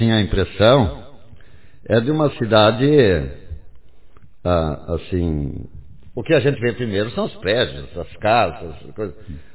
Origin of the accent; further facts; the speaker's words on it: Dionísio Cerqueira, Santa Catarina, Brazil; also born or lived in Rondônia; quando me aposentei, então eu pedi licença e voltei para minha terra, Dionísio Cerqueira